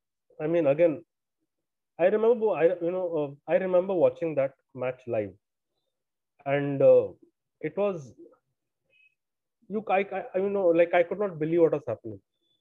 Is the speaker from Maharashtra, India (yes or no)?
yes; Mumbai, Maharashtra, India; some people may say that, you know, I'm from Mumbai